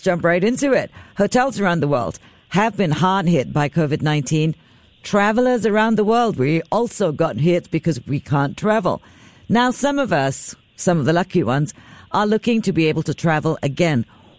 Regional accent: Singapore; But as a Singaporean, I heard you say buffet, and I'm worried that I won't be able to enjoy buffets anymore

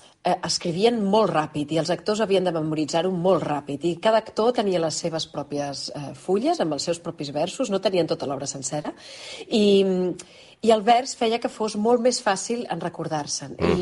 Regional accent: Catalonia, Spain; first language Catalan/Spanish; I la meva llengua materna és el català i el castellà. Veus, faig una espècie de barreja ben estranya.

